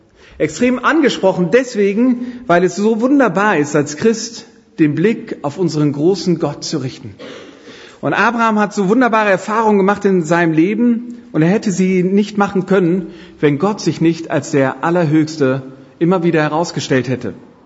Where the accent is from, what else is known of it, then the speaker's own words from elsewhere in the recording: Düsseldorf, North Rhine-Westphalia, Germany; Ich arbeite in Köln, das als Düsseldorfer.